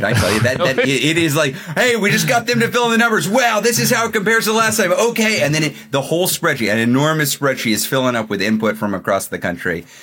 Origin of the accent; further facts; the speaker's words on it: Austin, Texas, United States; My hometown.